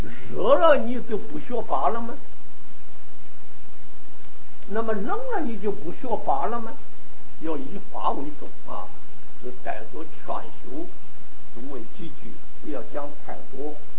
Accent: Taiwan; 也不是我们台湾人可以想象得到。

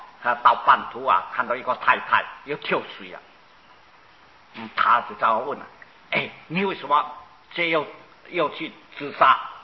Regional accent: China; 我们中国人啊，都是一种迷信。

